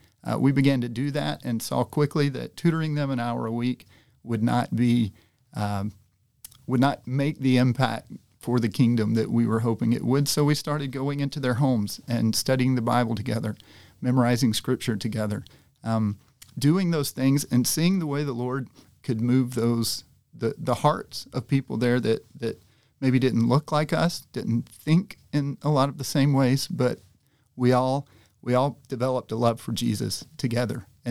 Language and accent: English; Birmingham, Alabama, United States; We grew up in Birmingham, grew up on the east side of town, the Irondale area, and the church we were involved in there, McWayne Baptist